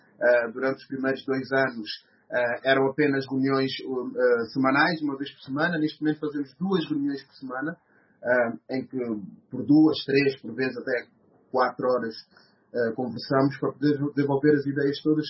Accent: Vila Franca de Xira, Lisbon, Portugal; moved away as an adult; now in London, United Kingdom; Eu sou de origem guineense, a Paula é de origem cabo-verdiana, mas eu nasci em Portugal, Lisboa, mais concretamente uma cidade chamada-se Vila Franca de Xira, onde eu vivi a minha vida toda até aos 20 anos e depois mais tarde vim para Londres em 2013

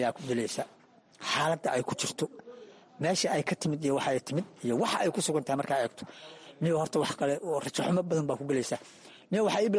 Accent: Cawdaab, Galguduud, Somalia; born there; Waxaan ku dhashay aniga gobolka Galgaduud, khaasatan degmada Cawdaab.

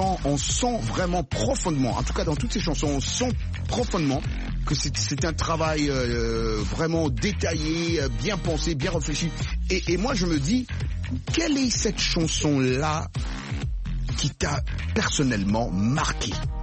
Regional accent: United States; pourquoi il n'est pas venu seulement s'installer ici chez nous aux États-Unis où on fait bon aussi le jazz matin midi soir

